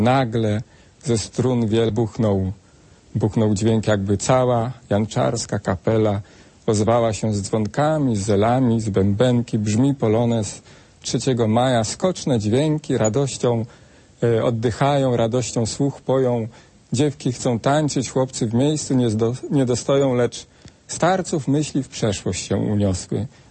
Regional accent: Subcarpathian Voivodeship, Poland; u nas tam w moich stronach. W moich stronach na Podkarpaciu

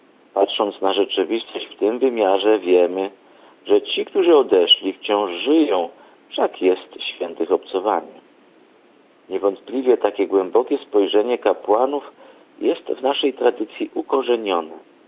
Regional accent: Iwla, Subcarpathian Voivodeship, Poland; w moich rodzinnych stronach. Pod Dukielskiej Iwli

